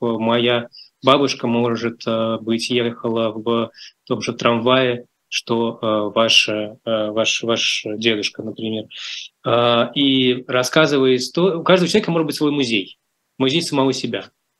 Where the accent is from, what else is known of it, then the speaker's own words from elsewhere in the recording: Russia; also born or lived in Soviet Union; Мы родились в Советском Союзе, страны, которой, слава богу, уже нет. И в то же время мы взрослели в стране, которая только-только начиналась, в России.